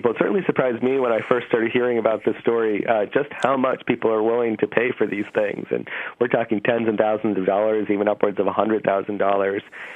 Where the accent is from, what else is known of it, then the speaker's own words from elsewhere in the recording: New England, United States; I'm from New England, and so I would look at these maps from New England and just see the attention to detail and how they depicted parts of the area that I was from.